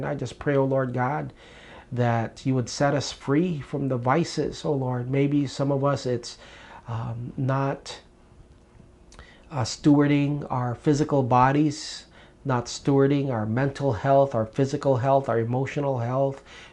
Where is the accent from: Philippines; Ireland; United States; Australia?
Philippines; fulfill my wildest dreams of a Filipino dad having a Filipino son as a Filipino nurse.